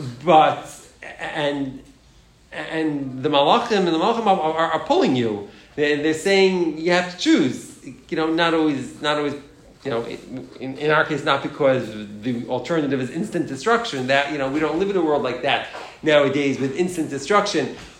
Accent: New York City, New York, United States; I'm Jewish. I'm also a New Yorker, and I'm also an American.

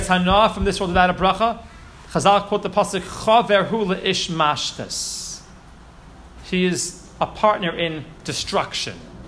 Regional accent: Toronto, Ontario, Canada; the shul I grew up in Toronto

